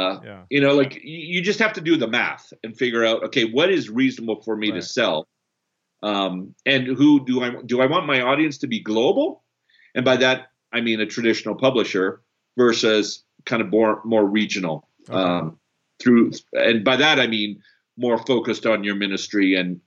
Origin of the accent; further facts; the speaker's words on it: Canada; also born or lived in Brazil; I'm also Canadian, born in Brazil.